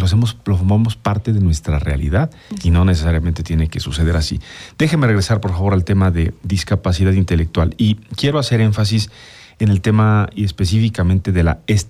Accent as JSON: {"language": "Spanish", "country": "Mexico", "said": "Pocos países tienen la forma de ver la vida y de hablar de la vida y de decir las cosas como los mexicanos. Terminamos haciendo todo de un chiste o una broma."}